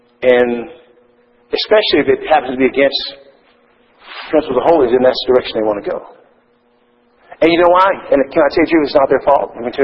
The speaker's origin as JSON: {"language": "English", "region": "Texas", "country": "United States", "tie": "born or raised there", "said": "because where we grew up in Texas, you know, we grew up"}